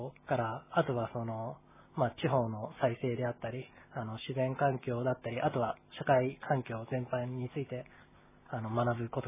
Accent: Sapporo, Hokkaido, Japan; 僕は出身が札幌だったので、田舎の高校に行って、

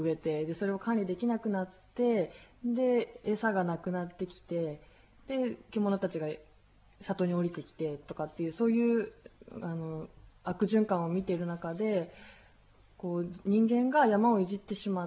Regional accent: Saitama, Japan; 生まれも育ちも埼玉県の埼玉市出身ですね

